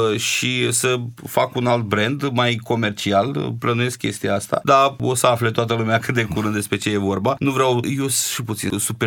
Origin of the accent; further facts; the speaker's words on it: Constanța, Constanța County, Romania; eu am copilărit în Constanța